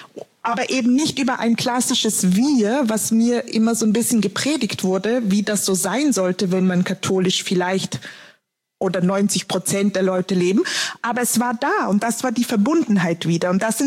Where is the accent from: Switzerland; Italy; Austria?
Switzerland; Zurich; ich bin in Zürich aufgewachsen, ich bin trotzdem nicht 100% Zürcherin